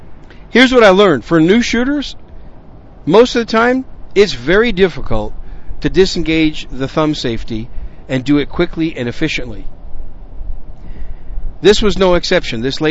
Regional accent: Wisconsin, United States; Most of you know I am really a Yankee. I'm from Wisconsin. A damn Yankee, as they say, because a Yankee comes to visit, but a damn Yankee comes to stay. That's me. I came to stay.

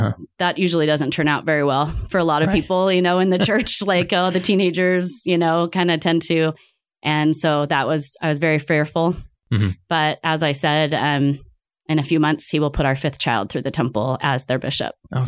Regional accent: Mesa, Arizona, United States; Well, I was born and raised in Mesa, along with my husband was also

